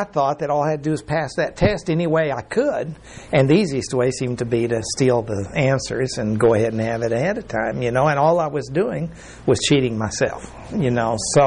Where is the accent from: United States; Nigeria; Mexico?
Mexico; because I was raised in Mexico and I was raised in the established church